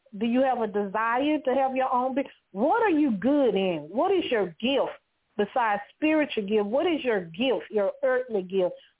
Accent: Louisiana, United States; So, see, y'all pray for me because I'm like, when we was young, you know, and I was raised up in Louisiana, we had dogs, we had cats, we had ducks, we had chicken, we had rooster, we had pig.

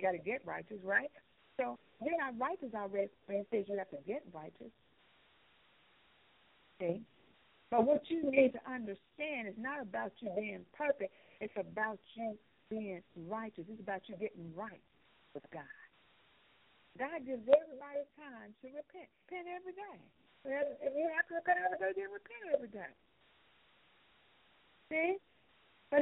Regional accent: the South, United States; I'm from the South, so that's how we say it.

